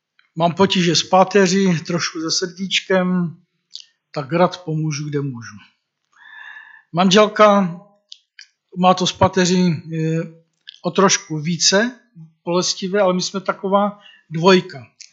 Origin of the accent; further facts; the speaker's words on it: Šumbark, Moravian-Silesian Region, Czechia; also born or lived in Suchá; Já pocházím ze Suché, ale drtivou většinu jsem prožil na Šumbarku a stále jsme tam.